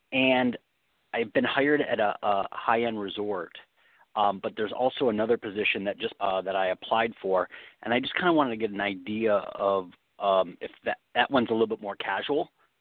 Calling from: California, United States; I'm calling from California.

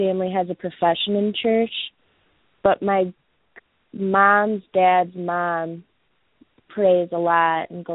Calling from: Iowa, United States

